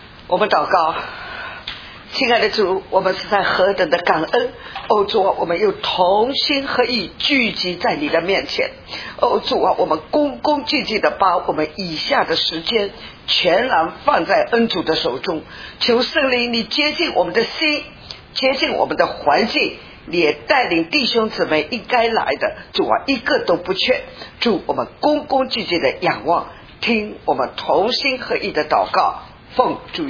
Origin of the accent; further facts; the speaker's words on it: China; born there; 正如同我们是中国人，我知道我生下来是中国，生在中国。